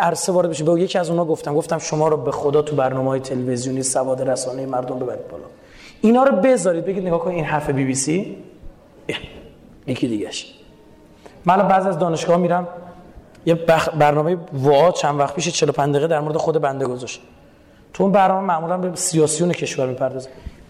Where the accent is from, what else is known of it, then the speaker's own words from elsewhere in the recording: Iran; شما من بچه ایرانم، بعد نه این چیز پنهانی نیستش